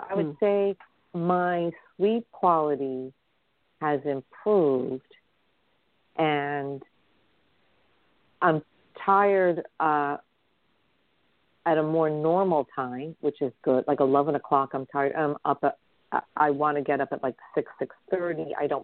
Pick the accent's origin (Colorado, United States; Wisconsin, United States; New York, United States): New York, United States; New York City; I am as much as I adore nature, I am a ride or die New Yorker. So I'm here in the trenches with my fellow New Yorkers, which is fine.